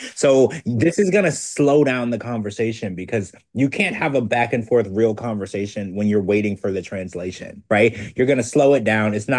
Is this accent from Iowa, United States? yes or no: no; Louisiana, United States; Because I grew up in Louisiana. I'm a Creole, and it's so funny because when I go back home or I talk to people or I watch videos of whatever people from Louisiana, there is such a unique way that they talk.